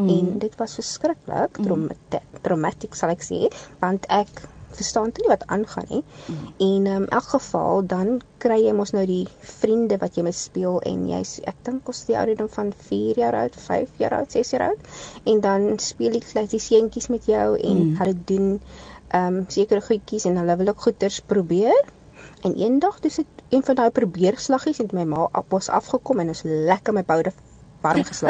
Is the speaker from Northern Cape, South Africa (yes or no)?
no; Elsies River, Western Cape, South Africa; ek het groot geword in Elsies Rivier in 'n pandokhuisie.